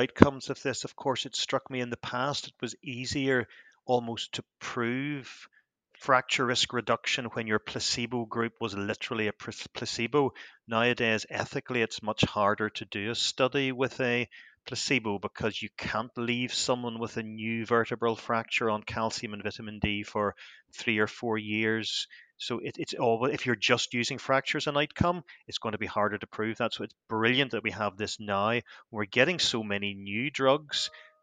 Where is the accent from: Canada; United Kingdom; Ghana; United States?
United Kingdom; Belfast, Northern Ireland; I'm from Belfast and we like stirring things up, as you know.